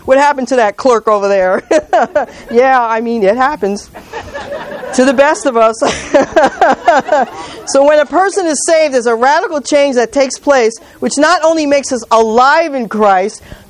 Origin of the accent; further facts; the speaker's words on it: New York, United States; I was a New Yorker. I hated everybody. I never smiled. I never laughed. I was from New York.